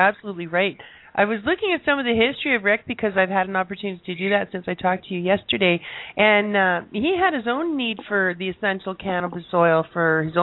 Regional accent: Canada; Mind you, that's American. We're Canadian.

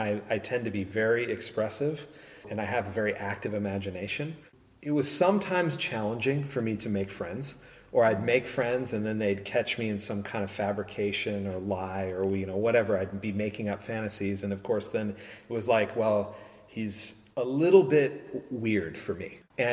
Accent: San Luis Obispo, California, United States; I grew up in San Luis Obispo. I grew up in a home right over on Jeffrey Street, which was interesting because … I live on Jeffrey Street

